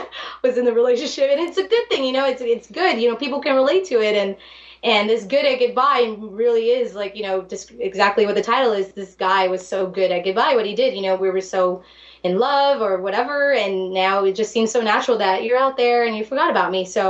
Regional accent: Texas, United States; I grew up here in South Texas, where people love to dance

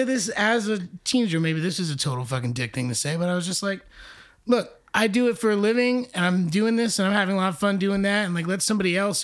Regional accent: Wyckoff, New Jersey, United States; But I'm from Wyckoff, so it really throws everything off. Same county, far away.

